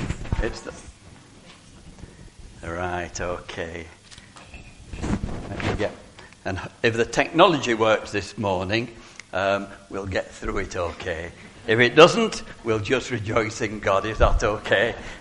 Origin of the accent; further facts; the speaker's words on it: Nelson, North West England, United Kingdom; Now, I'm a Lancashire lad. I come from Nelson, so I am a Lancashire lad.